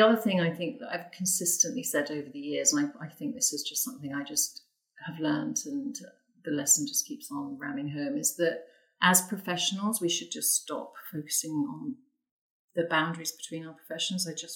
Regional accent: King's Lynn, East of England, United Kingdom; I grew up near King's Lynn, so I have lots of deep, deep memories of being in that town.

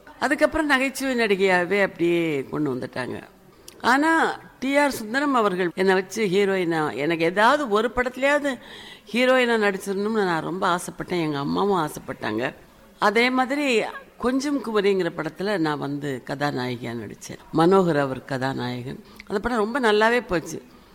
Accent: Pallathur, Tamil Nadu, India; born or raised there; also born or lived in Mannargudi

